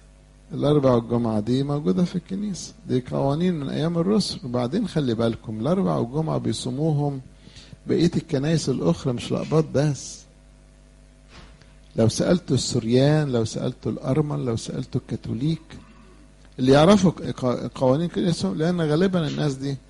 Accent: Egypt; زي ما احنا هنا مصريين من جدرنا ومسيحيين،

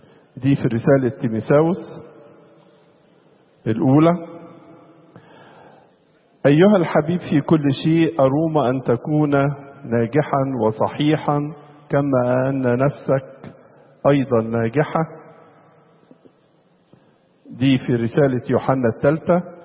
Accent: Egypt; كنتش متخيل ان احنا عندنا في مصر مكان جميل وحلو بهذه الصورة الرائعة

